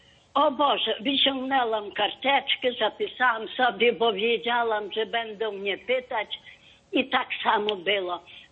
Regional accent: Złotniki, Ternopil Oblast, Ukraine; bo my jesteśmy ze Złotnik.

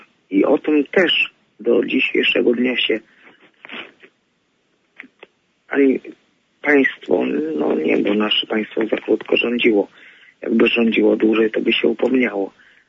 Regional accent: Gdańsk, Pomeranian Voivodeship, Poland; Ja jestem z Gdańska.

